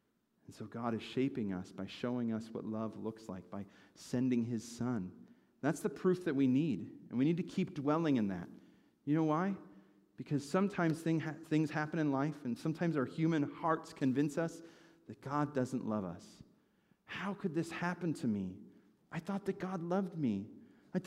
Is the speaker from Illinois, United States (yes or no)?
yes; Chicago, Illinois, United States; I grew up in Chicago, but I probably spend collectively maybe 10 hours on the average year watching professional sports.